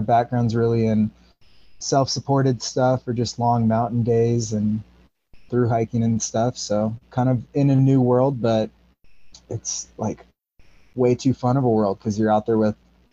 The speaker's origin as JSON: {"language": "English", "town": "Vancouver", "region": "Washington", "country": "United States", "tie": "born or raised there", "said": "I grew up in Vancouver, Washington, and then have done a number of adventures over the years."}